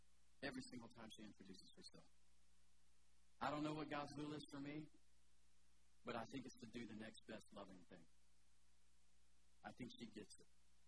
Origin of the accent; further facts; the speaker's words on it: Atlanta, Georgia, United States; If you're new here, I'm from Atlanta.